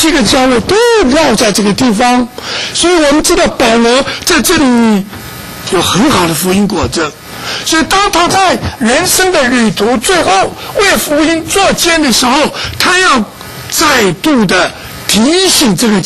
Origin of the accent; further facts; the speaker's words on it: Taiwan; 我是从台湾来的啊。